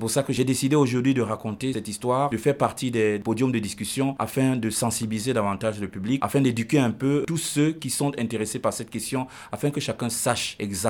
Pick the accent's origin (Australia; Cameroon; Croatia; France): Cameroon; now in Winterthur, Switzerland; Je suis originaire du Cameroun. Ça fait 6 ans que je vis en Suisse. Plus précisément dans la ville de Winterthur, dans le canton de Zurich.